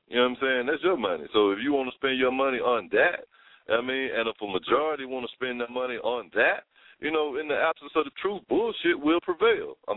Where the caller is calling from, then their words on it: Atlanta, Georgia, United States; I'm calling from Northside ATL.